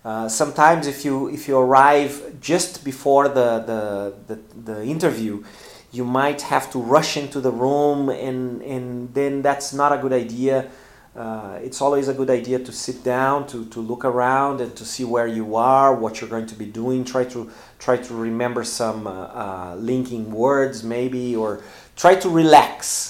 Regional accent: Porto Alegre, Rio Grande do Sul, Brazil; English is a second language

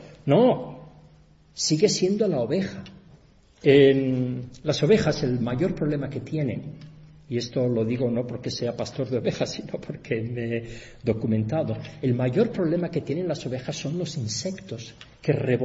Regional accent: Asturias, Spain; Cuando yo era pequeñito, yo soy asturiano, yo vivía en Asturias, y en Asturias es muy frío, incluso en verano, muy frío

